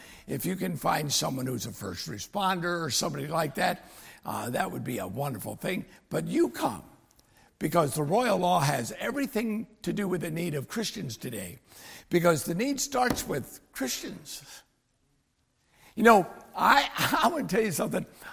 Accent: Michigan, United States; also born or lived in Richmond, Virginia; When he was at the Richmond office, I was born in Richmond, Virginia. I had a pastor in Virginia, I think was trying to clear the air so that people would listen to me, who let me know that even though I was from Michigan

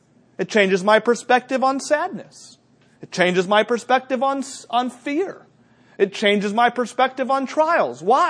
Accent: New Hampshire, United States; Growing up in New Hampshire, we had an outreach pastor.

